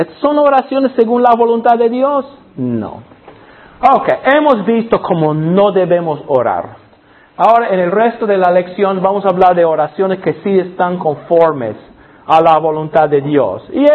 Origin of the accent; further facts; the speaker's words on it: Alabama, United States; Nunca había visto tal cosa, yo soy de Alabama, en Alabama no se hace esto.